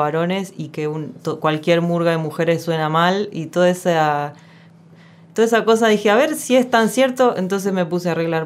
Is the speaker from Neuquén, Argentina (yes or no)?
yes; Neuquén, Argentina; mi familia entrerriana, que se fue a vivir a Neuquén. Yo soy neuquina, nacida ahí.